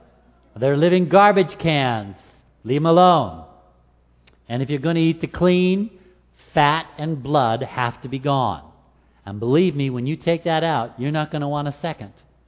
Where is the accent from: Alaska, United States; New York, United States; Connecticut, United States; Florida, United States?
Alaska, United States; I said, no, I grew up in Alaska. We have king crab, but we don't have lobster.